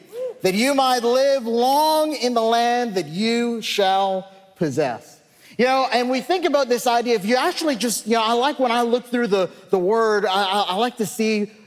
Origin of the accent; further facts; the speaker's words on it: Canada; now in Texas, United States; we live in Texas, and Texas is not known as the pedestrian nirvana. You need a ride, you know. And I grew up in Canada, but my kids were all born.